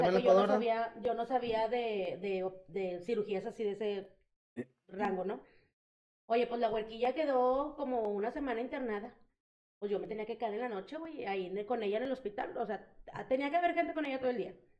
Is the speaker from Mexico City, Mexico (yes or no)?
no; Monterrey, Nuevo León, Mexico; Digo, nosotros somos de Monterrey.